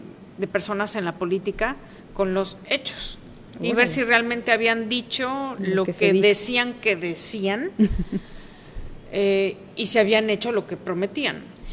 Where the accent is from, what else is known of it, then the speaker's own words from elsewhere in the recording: Mexico; que nos encanta como mexicanos y mexicanas